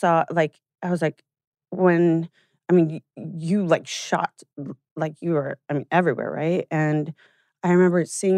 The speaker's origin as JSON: {"language": "English", "region": "Nebraska", "country": "United States", "tie": "born or raised there", "said": "I mean, growing up in Nebraska, I was always very artistic"}